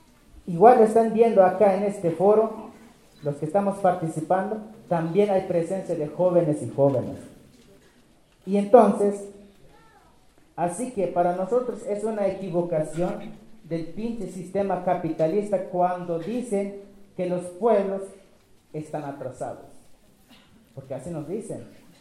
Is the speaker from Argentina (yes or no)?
no; Oventic, Chiapas, Mexico; vengo del Caracol 2 de Oventic, zona altos de Chiapas